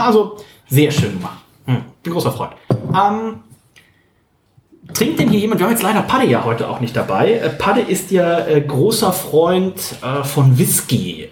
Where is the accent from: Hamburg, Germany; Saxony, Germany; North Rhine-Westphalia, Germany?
Hamburg, Germany; Hier bei uns in Hamburg, auch in einer super schönen Location unten am Fischmarkt.